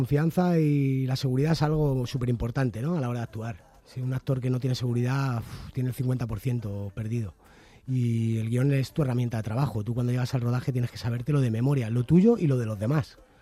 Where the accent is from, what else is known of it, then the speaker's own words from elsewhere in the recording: Parla, Community of Madrid, Spain; Nací en Parla, crecí en Parla y moriré en Parla, evidentemente.